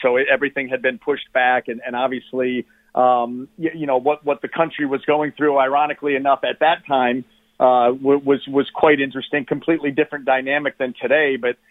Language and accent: English; Ohio, United States; growing up in Northeast Ohio, we watched Big Ten games.